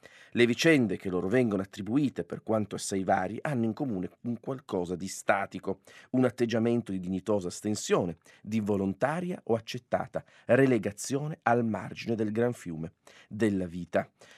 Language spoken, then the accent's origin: Italian; Turin, Piedmont, Italy; anch'io sono torinese, fra l'altro per metà sono langarolo